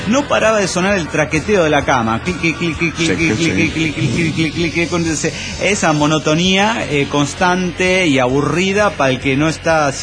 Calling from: Guadalajara, Jalisco, Mexico; de Guadalajara, Jalisco, México.

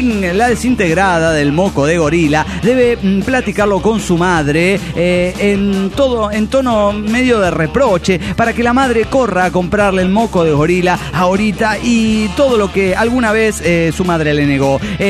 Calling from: Mexico City, Mexico; del DF mexicano

